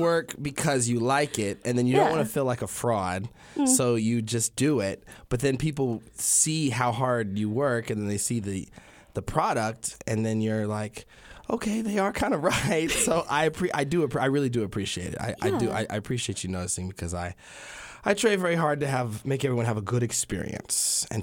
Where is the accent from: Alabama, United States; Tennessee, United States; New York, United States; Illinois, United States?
Alabama, United States; Huntsville; I grew up in Huntsville. I'm from, you know, I tell people I'm from Huntsville, and then I tell them where I went to school, and they say, oh, you from Madison.